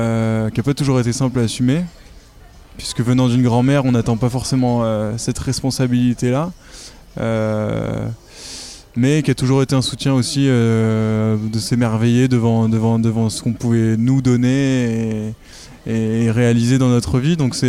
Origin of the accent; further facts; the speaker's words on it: Lyon, Auvergne-Rhône-Alpes, France; now in Paris, France; Alors, je suis lyonnais, j'habite en ce moment à Paris depuis quelques mois.